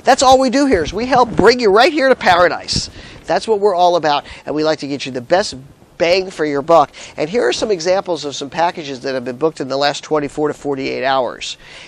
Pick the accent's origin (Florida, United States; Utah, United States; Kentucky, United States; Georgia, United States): Florida, United States; Miami; coming in from Miami, my hometown. That's my hood, Miami, Miami Beach.